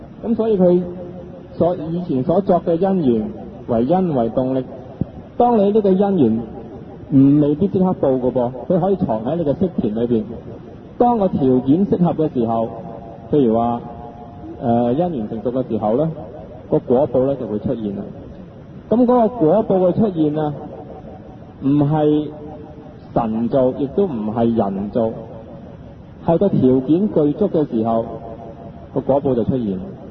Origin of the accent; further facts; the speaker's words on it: Hong Kong; 咁但係講得淺啲嘅就係我哋香港人有香港人嘅境界。我哋香港人嘅境界係咩？